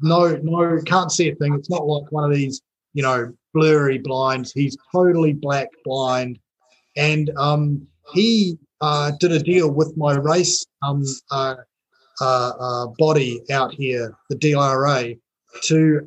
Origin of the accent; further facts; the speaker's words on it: New Zealand; now in Australia; So I'm a Kiwi living in Australia